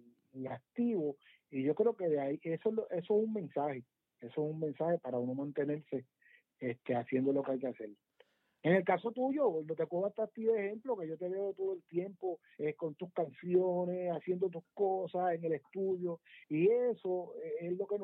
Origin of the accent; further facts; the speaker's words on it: Ponce, Puerto Rico; moved away; Bueno, realmente cuando yo me fui de Ponce, ya yo había tocado con orquestas como